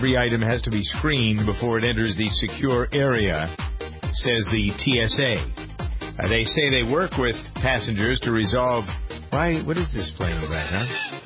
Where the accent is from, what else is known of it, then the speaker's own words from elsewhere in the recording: Boston, Massachusetts, United States; The Boston affiliate, because I'm from Boston